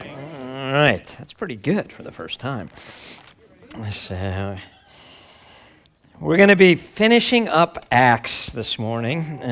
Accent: Chicago, Illinois, United States; Vince Lombardi, after the Packers, and I'm from Chicago, so the Packers are enemies, right?

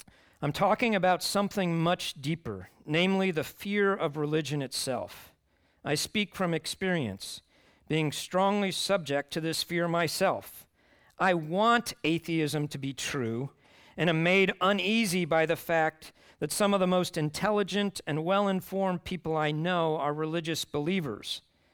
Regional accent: Chicago, Illinois, United States; When I was growing up in Chicago, it was the south side of Chicago that was the bad side of town, right?

